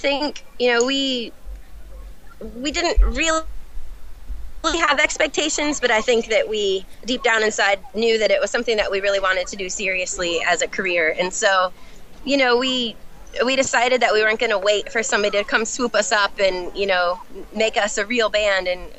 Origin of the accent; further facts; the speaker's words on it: Florida, United States; And growing up in Florida, they're great oldie stations.